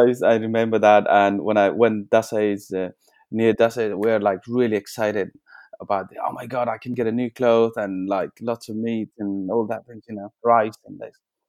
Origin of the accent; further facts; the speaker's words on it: Kavre, Bagmati, Nepal; English is a second language; Yes, Kavre. My hometown is in Kavre, which is just outside of Kathmandu, around 70 kilometers.